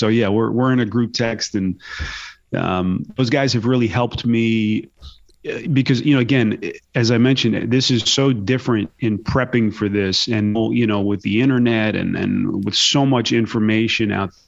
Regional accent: Northeast, United States; Again, growing up in the Northeast, you know, the Hurley family has been basketball royalty, part of the country where I grew up.

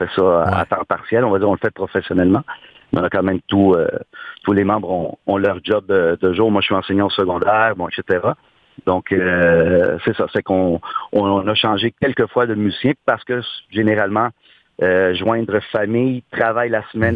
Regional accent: Uruguay; Moi, je suis né en Amérique du Sud. Je suis uruguayen.

